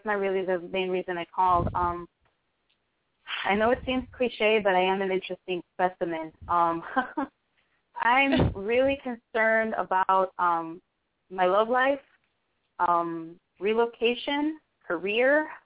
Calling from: Texas, United States

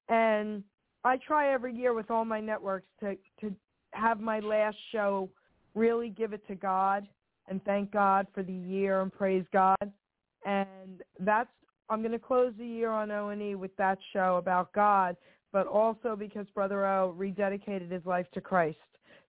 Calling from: New Jersey, United States; I'm calling from New Jersey.

